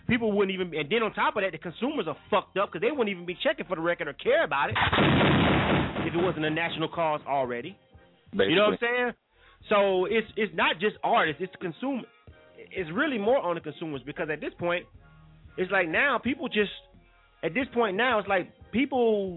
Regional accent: the South, United States; now in Atlanta, United States; I'm from the South and I love the South, but it is what it is.

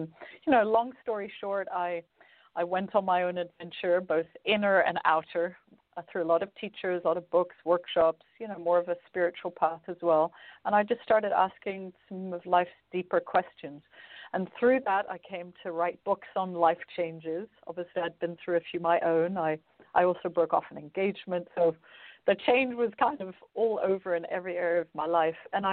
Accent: New York, United States; born there; accent: strange; also born or lived in Asia; So I have a strange accent. I was born in the U.S. I was born in New York. My parents are French and Belgian.

